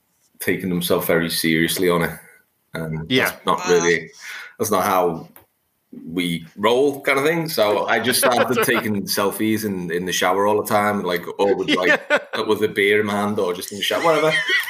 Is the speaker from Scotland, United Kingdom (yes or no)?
no; Liverpool, North West England, United Kingdom; I'm from Liverpool in England.